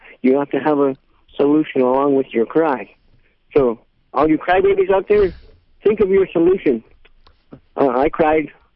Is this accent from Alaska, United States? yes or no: yes; Bethel, Alaska, United States; So this is my hometown, but I'm trying to figure out how could we make it happen to where those offices are here in Bethel and available for us.